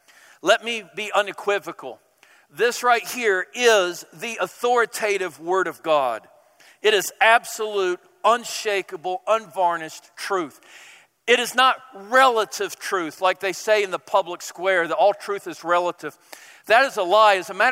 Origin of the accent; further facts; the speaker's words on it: Southern United States, United States; accent: Southern; Yeah, I'm from the South originally.